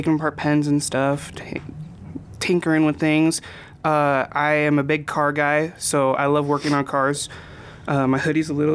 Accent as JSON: {"language": "English", "town": "McMinnville", "region": "Oregon", "country": "United States", "said": "So, I'm from McMinnville, Oregon."}